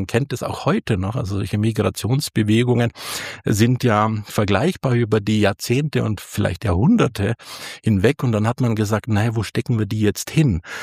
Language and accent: German; Bavaria, Germany; Aber so bin ich dann Jahre später dort auf die Welt gekommen und so bin ich Allgäuer geworden. Also das heißt, ich bin nicht wirklich richtiger Allgäuer, denn meine Eltern haben da keine Wurzeln, sondern wir sind Flüchtlinge.